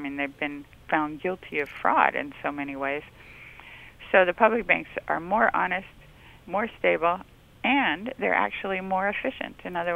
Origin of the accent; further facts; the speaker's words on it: California, United States; I'm from California, obviously